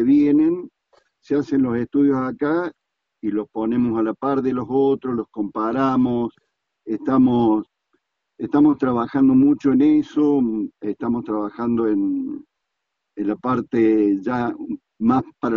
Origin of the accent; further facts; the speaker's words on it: Río Tercero, Córdoba, Argentina; No soy el único de Río Tercero que está haciendo estas cosas.